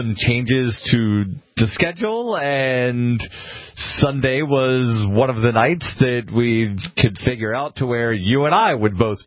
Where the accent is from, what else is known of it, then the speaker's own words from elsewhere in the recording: Birmingham, Alabama, United States; also born or lived in Trussville; I was born in Birmingham, and until I was about 20-something, little over half of those years, I was in the city limits of Birmingham.